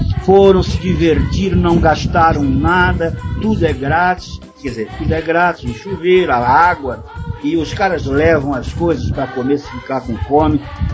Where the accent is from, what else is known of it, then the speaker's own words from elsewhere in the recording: Santos, São Paulo, Brazil; eu não via como morar em São Paulo, porque eu sou santista, eu gosto de praia